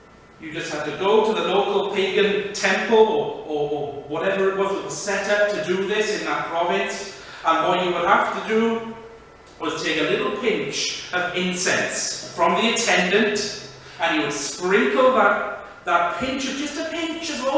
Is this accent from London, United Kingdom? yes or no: no; Wales, United Kingdom; It's because I'm Welsh.